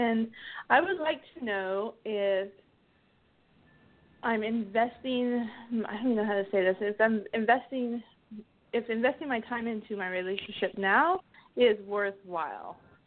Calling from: California, United States; I'm calling from California.

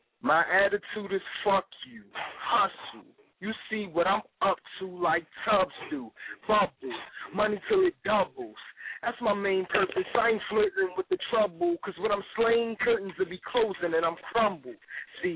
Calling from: Philadelphia, Pennsylvania, United States; calling from Philly.

